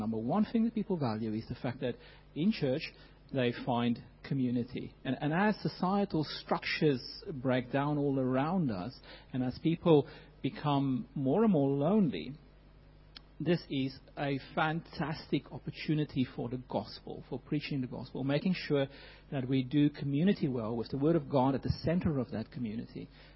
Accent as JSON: {"language": "English", "country": "South Africa", "said": "I'm South African, as some of you can probably guess."}